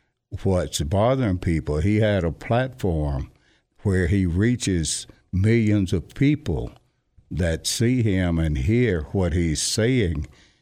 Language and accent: English; Southern US, United States; Growing up in Jim Crow, I didn't have that.